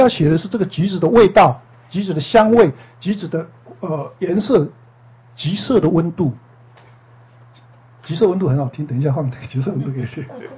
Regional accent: China; 我们中国人更会省钱。

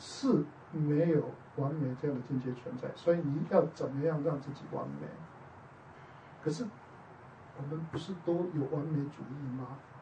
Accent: Taiwan; 我记得我当时从台湾过来的时候

